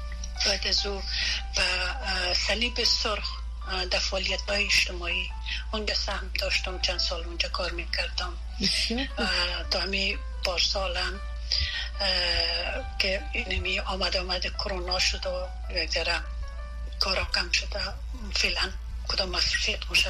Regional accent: Kabul, Afghanistan; دختر از شهر کونه کابل و در یک فامیل متوسط بزرگ شدیم. دوری ابتدایی را به مستوری خوری و لیسه را به زرغونه به اتمام رساندیم

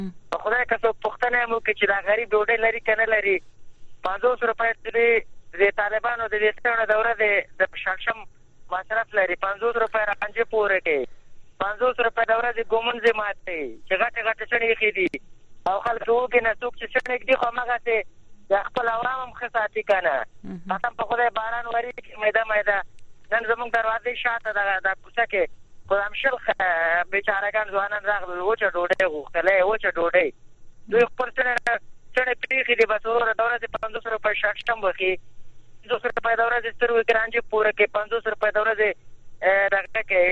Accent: Afghanistan; زه اصلي د افغان افغان بچی یم

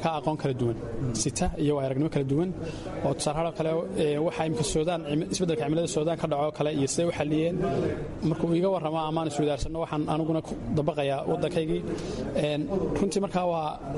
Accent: Somaliland, Somalia; waxaan ka socdaa Somaliland, gaar ahaan waxaan ka socdaa organization la yiraahdo Barwaaqo Floater Organization BFO.

